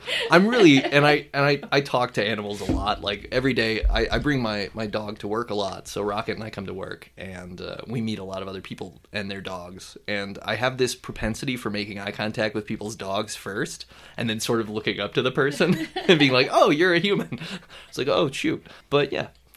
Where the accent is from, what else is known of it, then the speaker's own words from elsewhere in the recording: Castle Rock, Colorado, United States; so I grew up in Castle Rock not knowing